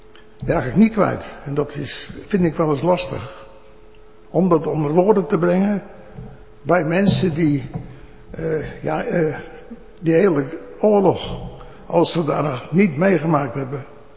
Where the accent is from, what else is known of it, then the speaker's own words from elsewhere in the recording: Bleiswijk, South Holland, Netherlands; born there; ik woon in Blijswijk, ik ben geboren in Blijswijk.